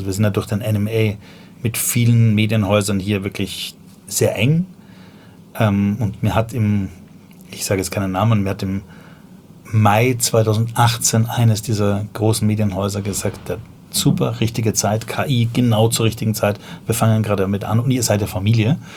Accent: Vienna, Austria; now in Berlin, Germany; als ich nach Deutschland gekommen bin, ich komme ursprünglich aus Wien, ein Mädel war schuld, bin nach Berlin gegangen, habe das Wochenende da geblieben. Das war Anfang der 90er.

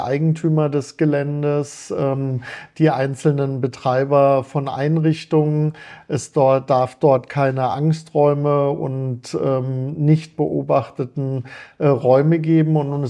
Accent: Baden-Baden, Baden-Württemberg, Germany; Also ich komme aus Baden-Baden. Vielleicht ist das der Grund.

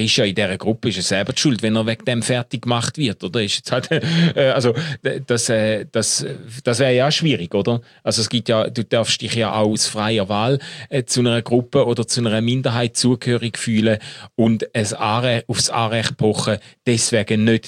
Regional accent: Schaffhausen, Switzerland; Ich bin Schaffhauser!

